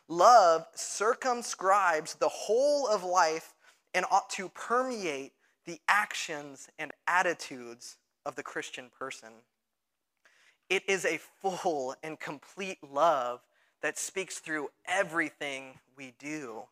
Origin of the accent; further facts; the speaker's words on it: the South, United States; I grew up in the South, and so often, I half grew up in the South, for those of you who know my story.